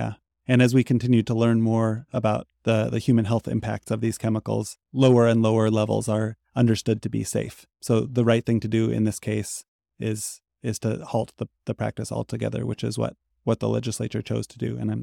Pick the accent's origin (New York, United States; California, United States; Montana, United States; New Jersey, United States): Montana, United States; I grew up in Western Montana, in the foothills of the Rockies